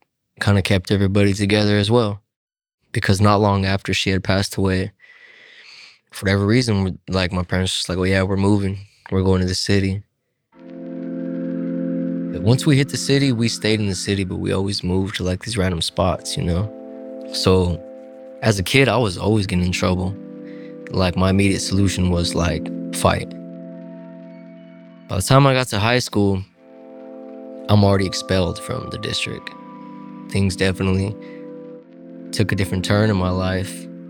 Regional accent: Madera, California, United States; I am 27 years old. And I'm from Madera, California. When I moved to Madera, it was on this ranch, and it was my great-grandmother's ranch. It's away from the city.

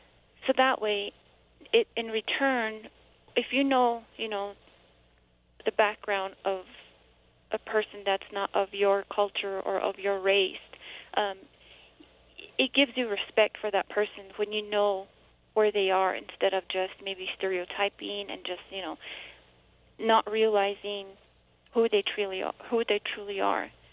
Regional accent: United States; first language Navajo; English is a second language; to learn who I was, although it was taught to me at home, and my language, my Navajo language was my first language.

